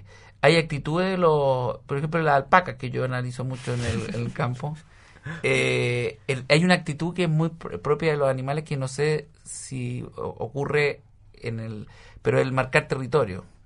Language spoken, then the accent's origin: Spanish; Chile; Somos más chilenos, o sea que la gente quiere tener, los chilenos queremos nacer y crecer en Chile porque hay más oportunidades.